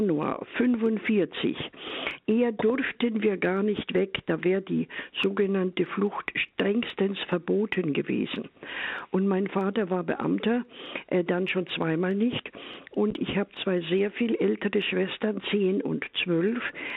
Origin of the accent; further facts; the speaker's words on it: Opole Voivodeship, Poland; Ja, in Oberschlesien und zwar, ich weiß nicht, wie weit Sie die Landschaft dort kennen. Ziemlich an der Grenze. Die Grenze war so 2 Kilometer weit weg. Aber es war immer Deutschland. In der Nähe sind Kreuzburg und noch bekannter ist Oppeln, aber Deutschland war das immer.